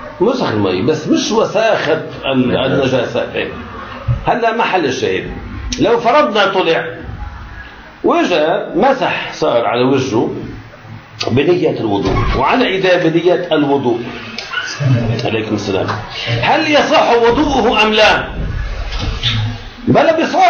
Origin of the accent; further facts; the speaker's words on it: Beirut, Beirut Governorate, Lebanon; نحن ابناء بيروت